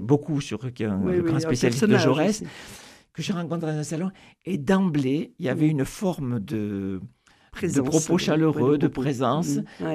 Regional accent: Occitanie, France; accent: Occitan; on a appris le français en gardant un accent occitan.

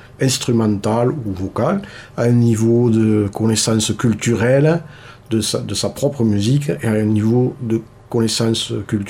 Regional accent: Toulouse, Occitanie, France; now in Cardaillac, France; Alors, natif de Toulouse.

